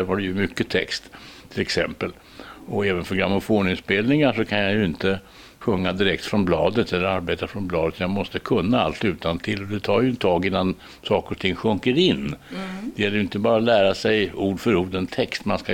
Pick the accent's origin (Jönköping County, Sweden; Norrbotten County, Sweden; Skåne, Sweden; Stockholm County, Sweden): Stockholm County, Sweden; Stockholm; now in London, United Kingdom; Jag är ju stockholmare och svensk på det sättet. Men det är klart att jag har ju bott in mig här, så jag känner mig ganska hemma här. Det gör jag ju. Men jag känner mig inte som någon londoner eller någon engelsman.